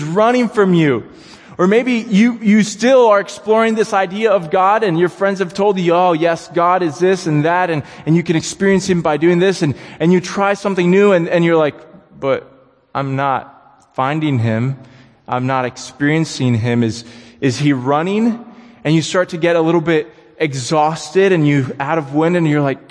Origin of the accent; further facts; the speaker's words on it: Indiana, United States; I grew up in Indiana. I lived there for 2 years, and all there was a lot of cornfields and a few people.